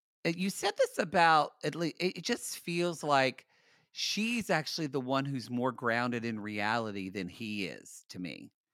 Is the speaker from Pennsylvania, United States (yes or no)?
no; Los Angeles, California, United States; we are from Los Angeles. We've lived here for 20 years, 19 for you.